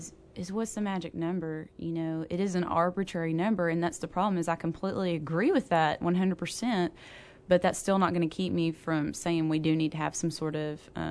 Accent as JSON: {"language": "English", "region": "Texas", "country": "United States", "said": "I'm from East Texas"}